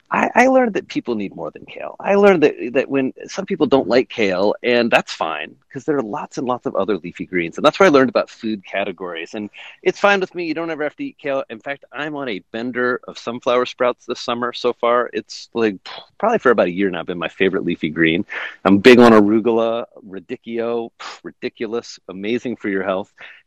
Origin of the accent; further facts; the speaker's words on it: Indiana, United States; I grew up in Indiana. I'm a farm boy.